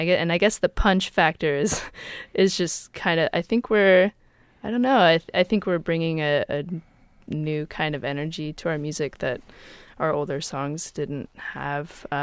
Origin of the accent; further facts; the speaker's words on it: Atlanta, Georgia, United States; also born or lived in Miami; I grew up in Atlanta, Georgia, and then lived in Miami for a number of years, for about 7.5 years before I moved here to the Bay.